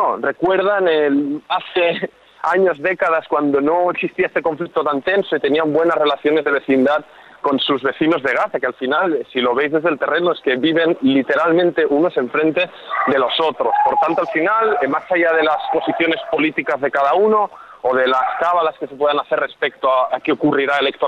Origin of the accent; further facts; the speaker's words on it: Barcelona, Catalonia, Spain; moved away as an adult; also born or lived in Haifa, Israel; now in Tel Aviv, Israel; yo nací aquí en Israel, en Haifa, pero con un año mi familia se mudó a Barcelona. Entonces crecí en Cataluña, viví ahí toda mi vida, crecí y regresé ahora a Tel Aviv 2 años atrás para trabajar como periodista aquí.